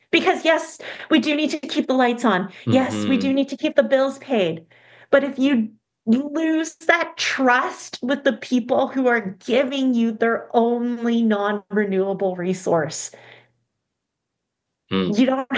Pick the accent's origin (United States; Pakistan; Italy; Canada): Canada; Vancouver, British Columbia; moved away as an adult; now in Toronto, Canada; So I moved to Toronto, actually. I'm from Vancouver, which is on the west coast of Canada. And I moved to Toronto for graduate school